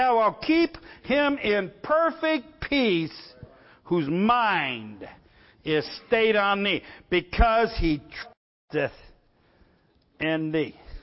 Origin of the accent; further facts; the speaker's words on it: Ohio, United States; I come here from Ohio.